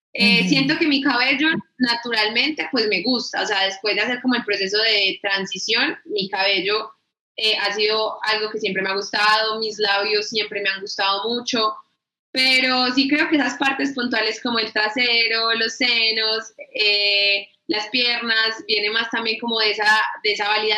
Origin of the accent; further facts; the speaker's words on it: Medellín, Antioquia, Colombia; also born or lived in Cartagena / Valle del Cauca; Soy una mujer afrofeminista, nací en Cartagena, pero vivo en Medellín desde que tengo, no sé, como 7 años más o menos. También viví en el Valle del Cauca un tiempo. Mi mamá es de Bolívar y mi papá es de San Basilio de Palenque.